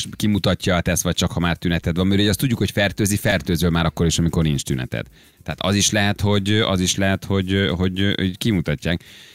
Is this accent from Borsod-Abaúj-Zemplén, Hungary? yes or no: yes; Miskolc, Borsod-Abaúj-Zemplén, Hungary; Én Miskolci vagyok, és mi teljesen normálisan viselkedünk egymással.